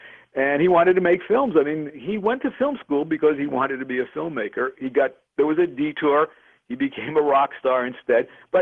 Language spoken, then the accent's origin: English; Brooklyn, New York, United States; No, I was born in Brooklyn, New York, from an Italian-American family, and went to high school there.